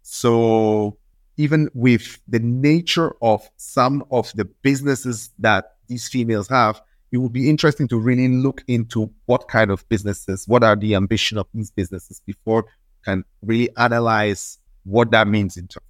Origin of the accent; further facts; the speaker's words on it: Switzerland; I came from Switzerland.